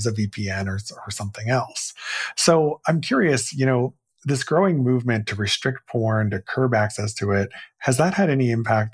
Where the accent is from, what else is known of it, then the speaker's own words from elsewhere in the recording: Indiana, United States; So case in point, in my home state of Indiana, there was a law that was just passed this year